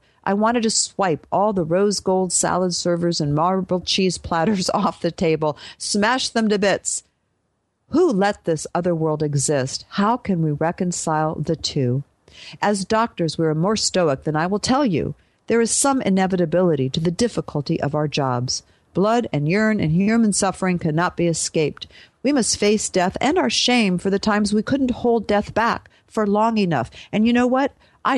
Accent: New South Wales, Australia; In the aftermath of recent suicides, these are exactly the things that are being proposed in my home state. The Royal Prince Alfred Hospital in Sydney is rolling out a program

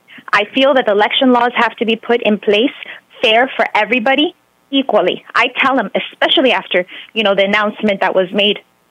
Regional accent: New York, United States; And I was born in New York, and I was brought up in an Italian neighborhood. I actually went to Catholic school at Regina Patris in Brooklyn.

